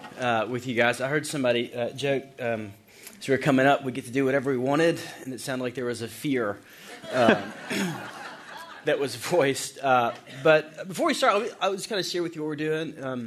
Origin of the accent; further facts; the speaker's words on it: Montgomery, Alabama, United States; I grew up right outside of Montgomery, Alabama. Went to a private Christian school in Montgomery, kindergarten through 12th grade.